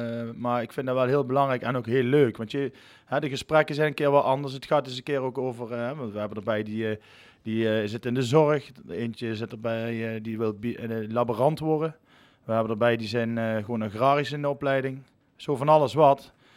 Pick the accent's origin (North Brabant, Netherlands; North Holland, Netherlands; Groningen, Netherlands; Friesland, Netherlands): North Brabant, Netherlands; Haps; Bij ons in Haps heb je altijd kroegentocht, zondags met carnaval.